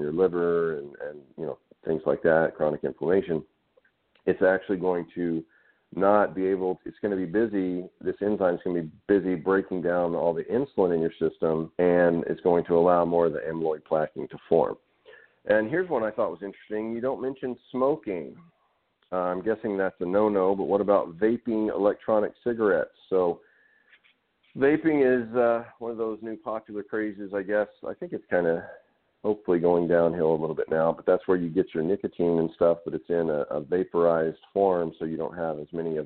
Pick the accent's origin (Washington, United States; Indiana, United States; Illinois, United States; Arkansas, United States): Arkansas, United States; growing up in Arkansas in the South